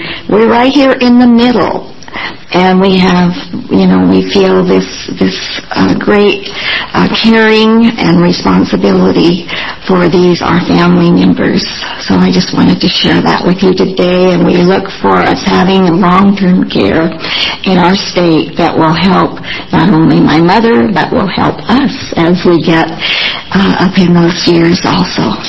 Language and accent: English; Oregon, United States; born there; I came here in 1988. I was born in Oregon and then came back in 1988.